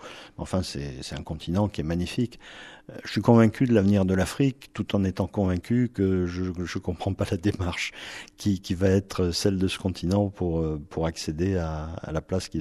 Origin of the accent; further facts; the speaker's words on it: France; Ce sont mes racines aussi, même si je suis français.